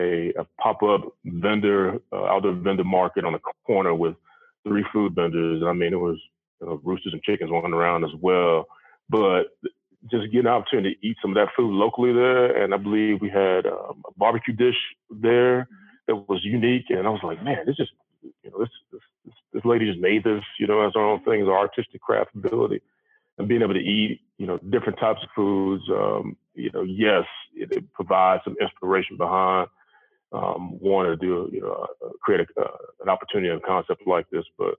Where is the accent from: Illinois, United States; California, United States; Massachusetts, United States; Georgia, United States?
Illinois, United States; I grew up in the outside Chicago area